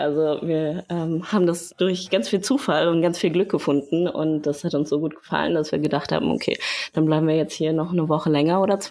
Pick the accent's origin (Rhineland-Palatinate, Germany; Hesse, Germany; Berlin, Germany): Berlin, Germany; Ja, also ich komme aus Berlin. Ich habe in Berlin und Hamburg studiert.